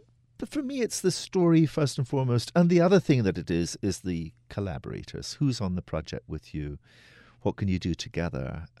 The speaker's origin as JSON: {"language": "English", "region": "Scotland", "country": "United Kingdom", "said": "I come from the Highlands of Scotland. I was raised a Presbyterian."}